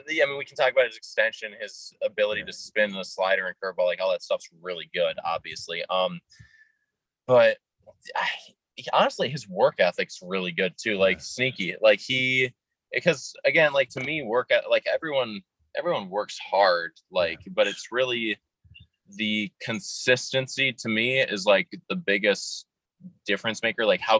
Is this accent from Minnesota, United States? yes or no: yes; Minnesota, United States; I'm from Minnesota, but I kind of sound, aside from a few words, a little more like, you know, Wisconsin or Chicago or something.